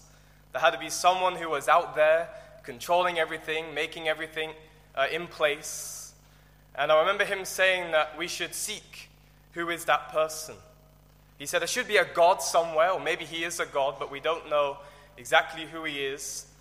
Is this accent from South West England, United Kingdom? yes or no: yes; Exeter, South West England, United Kingdom; I'm from Exeter in England, and I was not born in a Christian home.